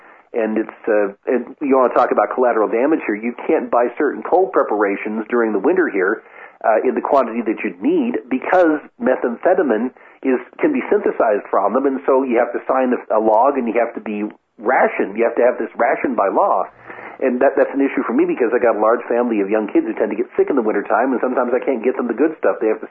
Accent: Idaho, United States; I'm a native-born American citizen, born and bred in Idaho.

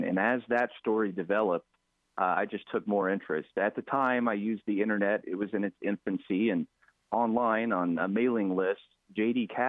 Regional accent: Tulsa, Oklahoma, United States; Well, I grew up in Tulsa, Oklahoma.

